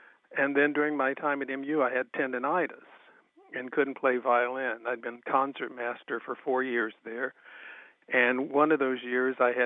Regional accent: Springfield, Missouri, United States; Well, I'm from Springfield, Missouri

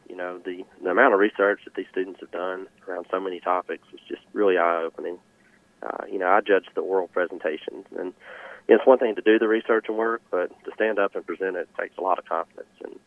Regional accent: Dumas, Arkansas, United States; also born or lived in Fayetteville, United States; I'm originally from Dumas, Arkansas. I went to the University of Arkansas at Fayetteville and graduated in 2012 with a degree in agribusiness management and marketing.

